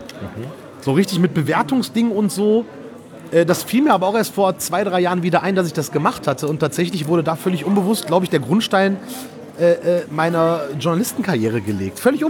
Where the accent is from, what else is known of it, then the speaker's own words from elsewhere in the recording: Erkrath, North Rhine-Westphalia, Germany; Hat irgendwer von dem was. Erkrath bei Düsseldorf. Blick ins Neandertal, wunderschön.